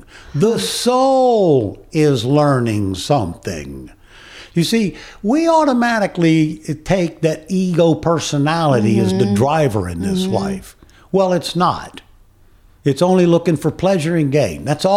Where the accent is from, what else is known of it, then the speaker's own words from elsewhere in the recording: Virginia Beach, Virginia, United States; I've read many of his readings growing up in Virginia Beach